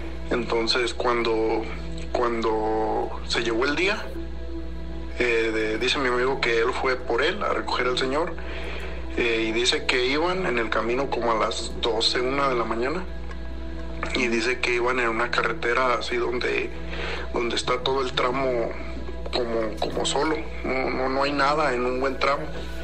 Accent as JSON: {"language": "Spanish", "town": "Porvenir", "region": "Michoacán", "country": "Mexico", "lives_now": "United States", "said": "Somos del estado de Michoacán, de Porvenir, Michoacán."}